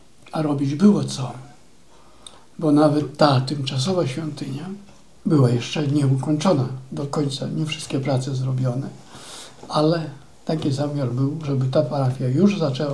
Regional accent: Czyże, Podlaskie Voivodeship, Poland; Dlatego, że na pewno ja w Czyżach się wychowałem, usługiwałem.

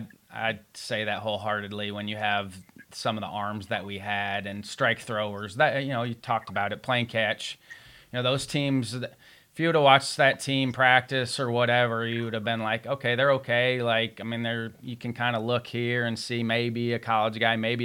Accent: Indiana, United States; Even though we're from Indiana, we went and played an Edwardsville tournament

